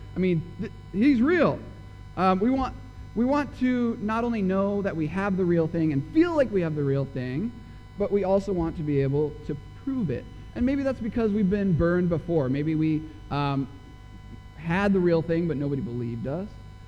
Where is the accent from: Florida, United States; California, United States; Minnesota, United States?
Minnesota, United States; I cheer for the Minnesota Timberwolves because I'm from Minnesota and I like being let down every single year.